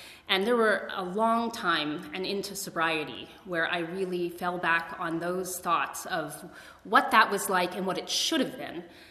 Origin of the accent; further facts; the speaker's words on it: East Coast, United States; also born or lived in Pennsylvania; now in California, United States; So I grew up on the East Coast. I am not from California. I came here on what we call a geographic.